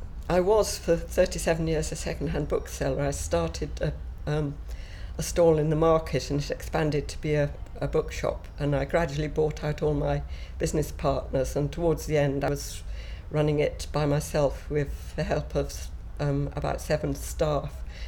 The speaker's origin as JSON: {"language": "English", "town": "St Andrews", "region": "Scotland", "country": "United Kingdom", "said": "I'm 70 and I come from St Andrews, Scotland."}